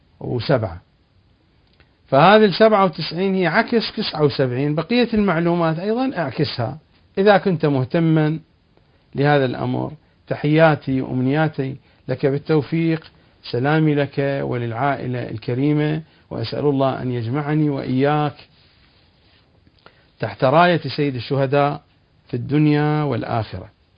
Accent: Iraq; moved away; أنا خرجت من العراق سنة 1980، أوائل سنة 1980 هاجرت وخرجت من العراق، ولم أرجع إلى العراق إلا بعد سقوط النظام الصدامي

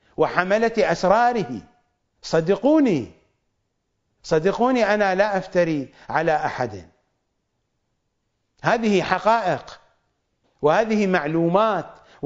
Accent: Iraq; accent: Iraqi; سباريت في لهجتنا العراقية الشعبية يعني سرابيت

